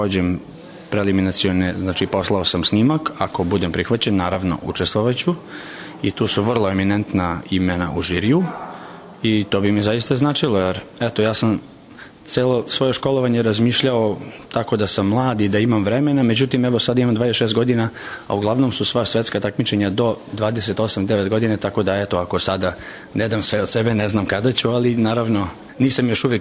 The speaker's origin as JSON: {"language": "Serbian", "region": "Belgrade", "country": "Serbia", "tie": "born or raised there", "lives_now": "Basel, Switzerland", "said": "jer sam ja odrastao u Beogradu, rođen sam u Beogradu, ovdje sam studirao naravno i završio studije, trenutno sam u Švajcarskoj u Bazelu na master studijama"}